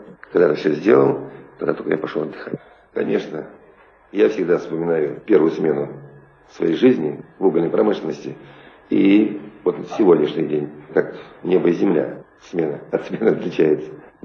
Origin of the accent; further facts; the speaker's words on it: Ivanovo Oblast, Russia; born there; Родился я не в Сибири. Родился я на Волге, в Ивановской области. Рос без отца, воспитывался с бабушкой.